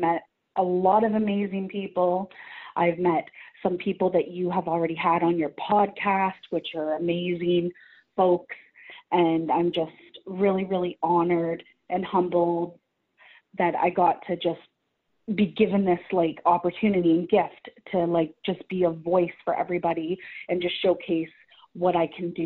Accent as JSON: {"language": "English", "town": "Peterborough", "region": "Ontario", "country": "Canada", "tie": "born or raised there", "moved": "as an adult", "said": "I'm from Curve Lake First Nations, mm-hmm. which is out on the outskirts of Peterborough. If anyone has heard of Peterborough, it is out there. And so I basically spent my whole life in Peterborough till 2 years ago."}